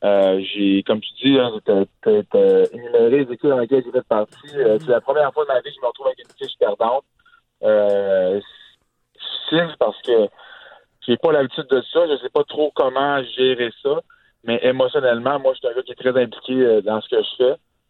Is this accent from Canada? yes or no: yes; Montreal, Quebec, Canada; Je te dirais que j'ai grandi à Montréal dans les grandes années de l'Ouest.